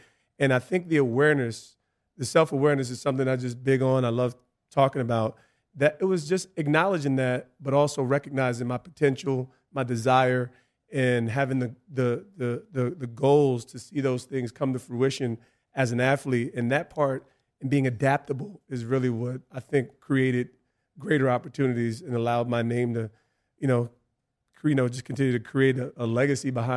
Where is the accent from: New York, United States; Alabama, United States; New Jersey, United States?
New Jersey, United States; East Orange; I came from East Orange, and a lot more gritty, a lot more, urban.